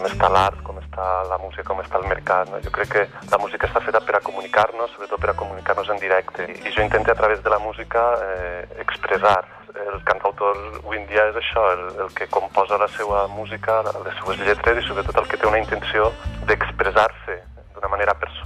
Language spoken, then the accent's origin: Catalan; Benifairó de la Valldigna, Valencian Community, Spain; Soc valencià, soc d'un poble prop de Gandia, que es diu Benifairó de la Valldigna, a la comarca de la Safor.